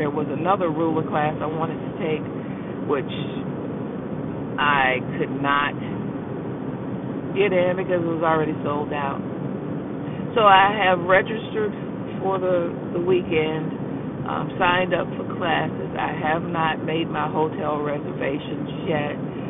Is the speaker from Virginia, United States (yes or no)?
yes; Norfolk, Virginia, United States; I didn't grow up in Virginia Beach. I grew up in Norfolk